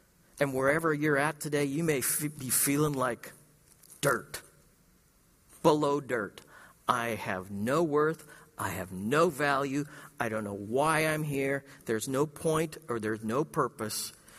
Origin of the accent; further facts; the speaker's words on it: California, United States; I said, I was from California. You can't see anything down there because of the smog.